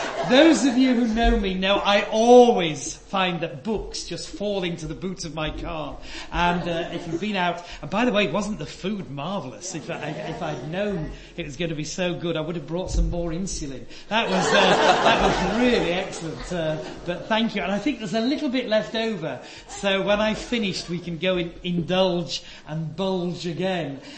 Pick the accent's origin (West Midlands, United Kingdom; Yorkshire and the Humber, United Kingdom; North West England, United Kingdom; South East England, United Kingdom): Yorkshire and the Humber, United Kingdom; As a Yorkshireman, I'm very grateful that you've invited me